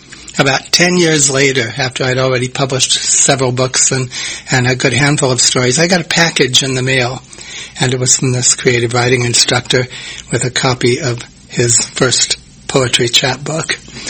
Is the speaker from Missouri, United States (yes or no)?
yes; North Kansas City, Missouri, United States; I grew up in North Kansas City in an area called Avondale over there, and went down to the library